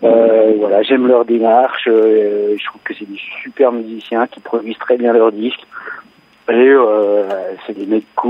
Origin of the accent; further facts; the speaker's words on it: Nîmes, Occitanie, France; Ils sont de Nîmes. Ils sont de Nîmes. Je suis de Nîmes.